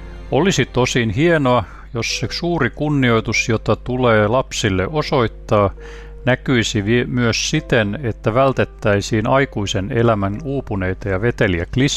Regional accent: Ulvila, Satakunta, Finland; Olen Ulvilasta opettaja. Tietokirjailija.

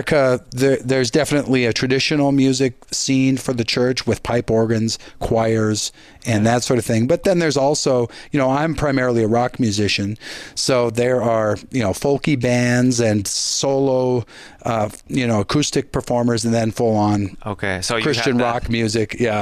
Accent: Ishpeming, Michigan, United States; they would come to my hometown of Ishpeming, and there would already be a church there with a pastor and services in Finnish

